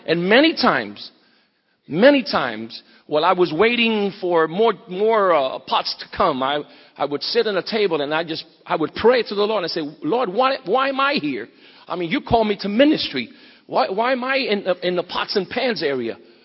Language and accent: English; New York City, New York, United States; born there; English is a second language; I was born in the Bronx in New York City, but I was one of those students who fell between the cracks in the educational system. Because I hardly could speak well English, and I still struggle with it because most of my preaching is in Spanish.